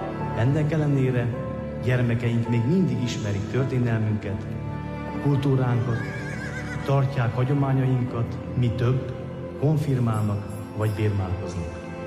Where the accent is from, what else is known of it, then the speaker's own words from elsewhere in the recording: Transylvania, Romania; Szülőföldemen őshonos székelyként, legalább 1100 éves múlttal Erdélyben, s ugyanakkor a mindössze 100 éves Romániában